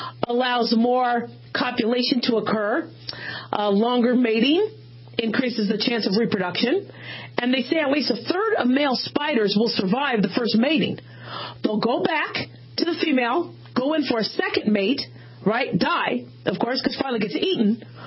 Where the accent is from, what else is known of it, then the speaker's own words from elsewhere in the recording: Phoenix, Arizona, United States; I grew up in Phoenix in the desert. A lot of Black Widows, scared to death of Black Widows.